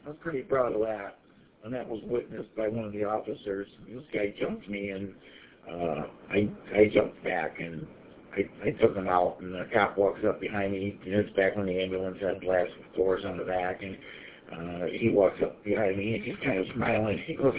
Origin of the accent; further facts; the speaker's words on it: Paw Paw, Michigan, United States; Well, you know, Kalamazoo, which is where I grew up in Pawpaw